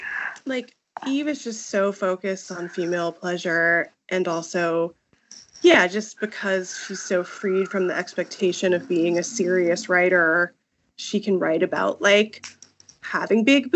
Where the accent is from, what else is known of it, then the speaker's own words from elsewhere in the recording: Los Angeles, California, United States; like I grew up in Hollywood for like the first 5 years of my life before we moved to the Valley.